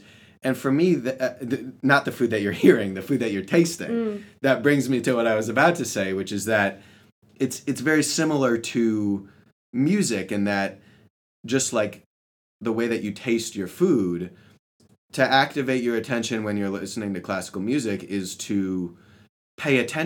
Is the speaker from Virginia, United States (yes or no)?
no; Michigan, United States; I failed to mention that I'm from Michigan, so just up the road.